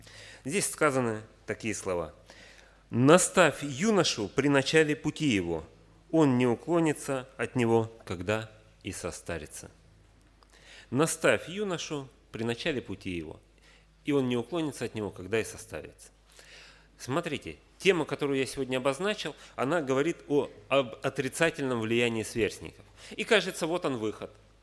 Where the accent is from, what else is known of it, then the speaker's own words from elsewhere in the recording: Novosibirsk, Novosibirsk Oblast, Russia; Как уже было сказано, я приехал к вам из Новосибирска.